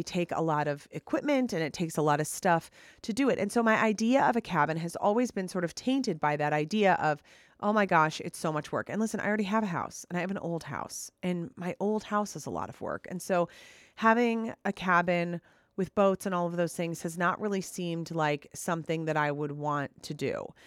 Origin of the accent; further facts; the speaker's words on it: Minnesota, United States; Because, you know, I live in Minnesota. I grew up in Minnesota.